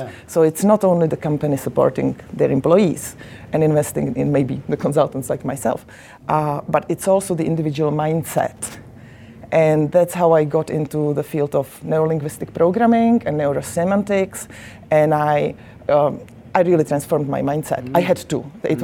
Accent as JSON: {"language": "English", "country": "Czechia", "second_language": "English", "said": "I'm originally from Czechoslovakia, which now is Czech Republic or Czechia."}